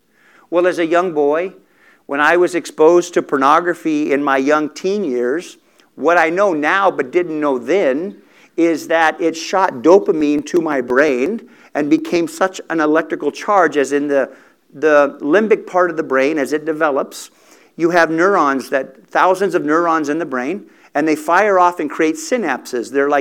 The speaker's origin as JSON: {"language": "English", "town": "Salinas", "region": "California", "country": "United States", "tie": "born there", "said": "And I was born in Salinas, California, up in Northern California in the Monterey Bay area."}